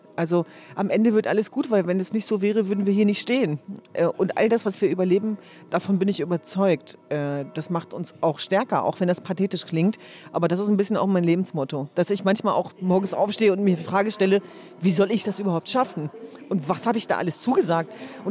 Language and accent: German; Hanover, Lower Saxony, Germany; born there; now in Berlin, Germany; Also ich bin ja gebürtige Hannoveranerin, aber das sind meine Wurzeln. Aber Berlin ist wirklich zu einer Heimat geworden.